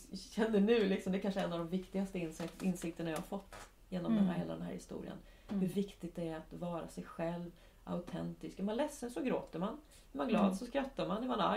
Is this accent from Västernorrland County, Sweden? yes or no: no; Örebro, Örebro County, Sweden; Jag är från Örebro, säger jag liksom.